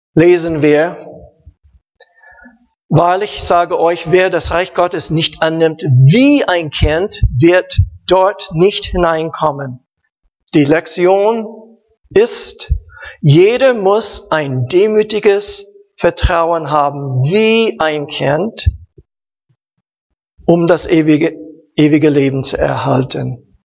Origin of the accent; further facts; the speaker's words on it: Maryland, United States; German is a second language; Ich lebte in Maryland. Wir hatten, ja, Menschen von verschiedenen Ländern und so weiter.